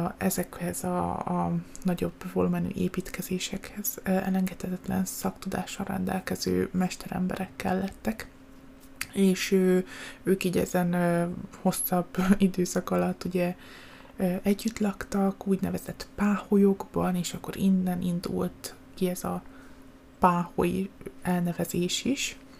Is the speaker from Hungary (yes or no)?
yes; Pécs, Baranya, Hungary; mint tudjátok, én pécsi vagyok.